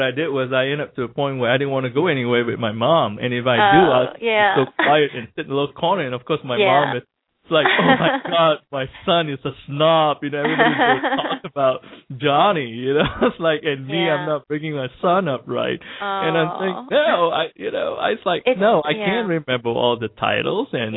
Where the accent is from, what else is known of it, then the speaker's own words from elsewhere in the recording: Malaysia; because I got into so much trouble growing up in Malaysia in terms of saying hello and goodbye to everyone